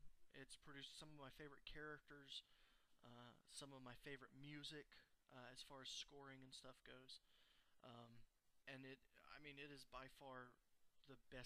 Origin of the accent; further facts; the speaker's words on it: Texas, United States; I'm from Texas, which doesn't really excuse much